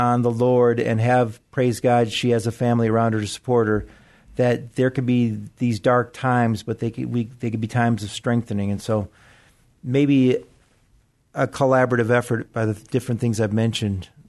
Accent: Detroit, Michigan, United States; I'm from Detroit myself, so.

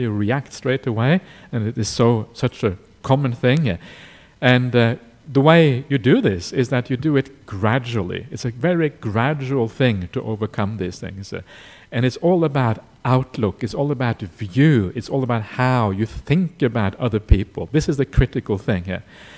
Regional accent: Australia; I'm an Australian

